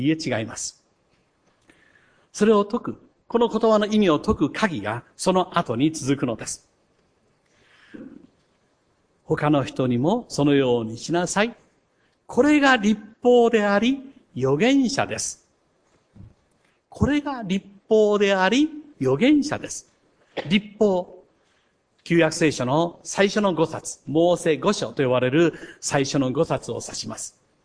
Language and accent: Japanese; Shikoku, Japan; 同じ私と同じ四国の出身ということで